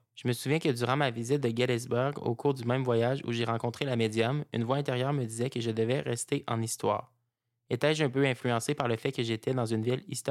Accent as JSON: {"language": "French", "town": "Gatineau", "region": "Quebec", "country": "Canada", "said": "Je viens de Gatineau et j'étudiais à l'Université d'Ottawa."}